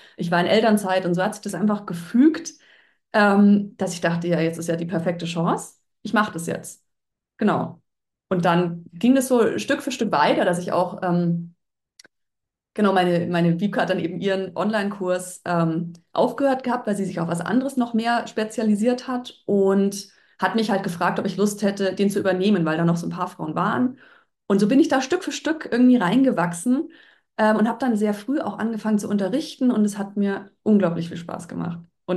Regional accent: Bavaria, Germany; ich bin ja aus der Nähe von Mühldorf am Inn, also eher aus der ländlichen Region.

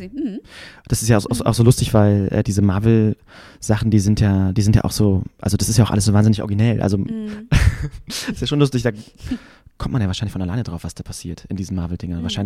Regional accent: Berlin, Germany; Ich komme aus Berlin. Ich bin in Charlottenburg geboren und dann sind wir nach Spandau gezogen, an den Stadtrand. Als ich sieben

